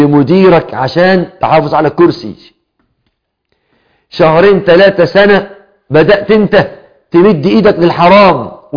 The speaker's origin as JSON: {"language": "Arabic", "country": "Egypt", "said": "مش زي كلام الناس عندنا في مصر يحصل قصة معينة"}